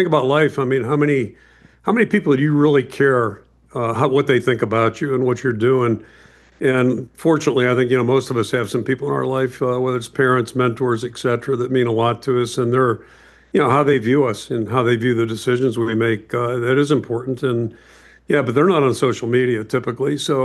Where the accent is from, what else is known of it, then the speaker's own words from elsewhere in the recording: Pittsburgh, Pennsylvania, United States; I grew up in Pittsburgh.